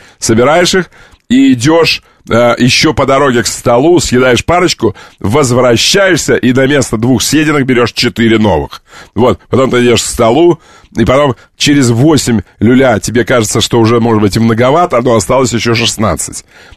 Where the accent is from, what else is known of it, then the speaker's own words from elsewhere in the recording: Kerch, Crimea, Ukraine; born there; А я там родился, в Крыму, в Керчи.